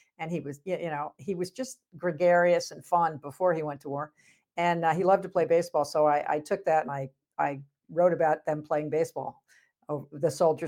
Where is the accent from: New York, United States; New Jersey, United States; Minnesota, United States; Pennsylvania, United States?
New Jersey, United States; also born or lived in Grand Rapids, Michigan; But I didn't live there. I moved when I was two. I'm really a Jersey girl. Sorry, I grew up in New Jersey.